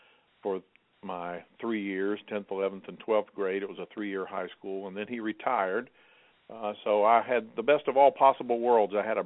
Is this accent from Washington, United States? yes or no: no; South Charleston, West Virginia, United States; Yes, I grew up there in South Charleston High School in West Virginia